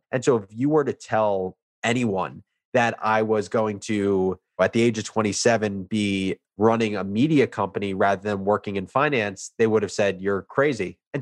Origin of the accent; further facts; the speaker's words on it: Livingston, New Jersey, United States; I grew up in New Jersey in the suburbs in Essex County, a town called Livingston.